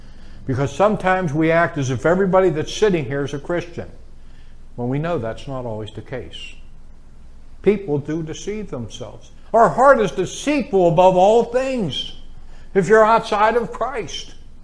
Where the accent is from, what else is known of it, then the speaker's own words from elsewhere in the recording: Pittsburgh, Pennsylvania, United States; People do that to me because I'm from Pittsburgh.